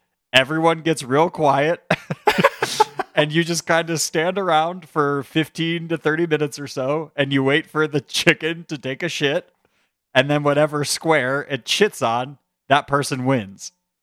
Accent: Chicago, Illinois, United States; We mentioned that we're from Chicago.

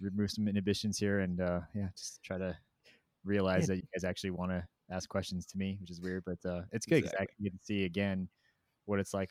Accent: Tucson, Arizona, United States; now in Phoenix, United States; But so I live in Phoenix, as I said, but I was pretty much born and raised in Tucson

